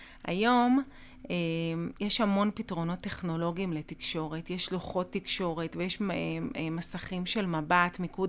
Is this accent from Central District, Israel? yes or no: no; Jerusalem District, Israel; אני במקור מאזור ירושלים